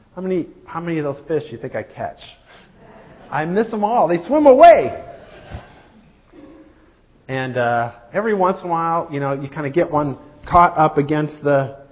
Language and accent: English; Alpena, Michigan, United States; So where I grew up in Alpena, Michigan, we've got somebody here from Alpena, Michigan here today, by the way, a friend of mine.